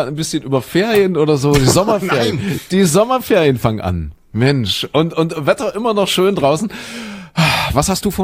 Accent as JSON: {"language": "German", "region": "West Germany", "country": "Germany", "said": "das würde ich jetzt nicht sagen als Wessi"}